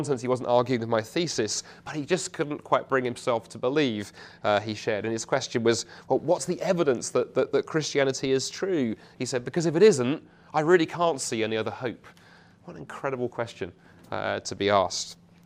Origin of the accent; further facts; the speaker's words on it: Dundee, Scotland, United Kingdom; there in Dundee, my hometown